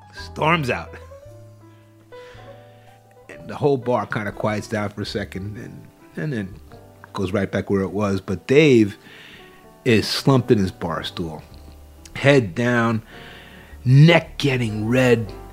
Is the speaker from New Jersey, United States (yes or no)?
yes; New Jersey, United States; I'm a kid from New Jersey. I'm working this bar for rent.